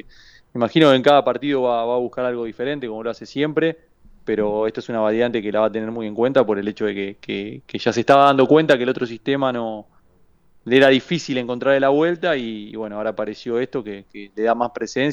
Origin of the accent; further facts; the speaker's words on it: Barracas, Buenos Aires Province, Argentina; Nosotros somos de Barracas, ¿viste?